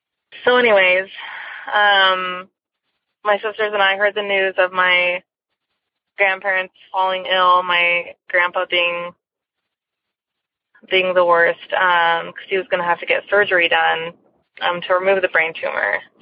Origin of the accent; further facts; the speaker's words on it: California, United States; I am from California.